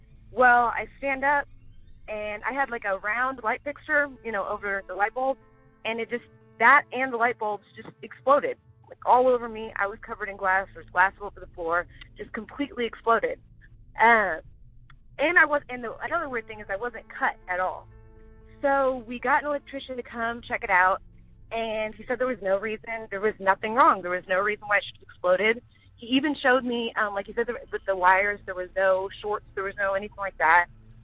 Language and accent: English; Houston, Texas, United States; I'm from Houston, Texas.